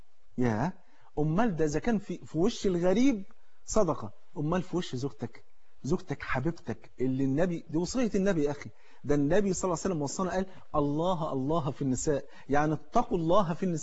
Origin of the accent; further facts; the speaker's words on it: Egypt; تعرف الفول عندنا في مصر فرض عين